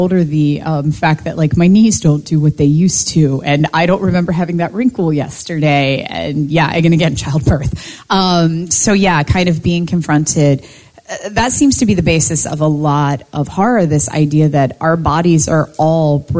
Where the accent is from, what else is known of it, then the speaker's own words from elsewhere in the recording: Appalachia, United States; Because of the area that I grew up in, I grew up in Appalachia, and we have a prolific amount of ticks.